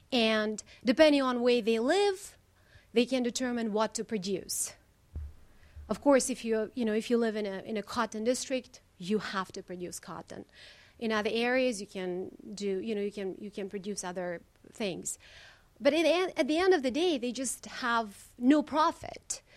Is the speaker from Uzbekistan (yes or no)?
yes; Tashkent Region, Uzbekistan; I grew up in one of those collective farms. I come from Bostanluk district of Tashkent region, which borders with Kazakhstan.